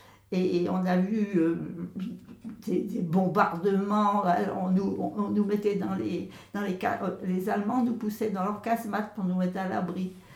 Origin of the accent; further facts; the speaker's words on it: Pont-Croix, Brittany, France; born there; Je suis née à Pont-Croix, un jour de grande foire, en 1925.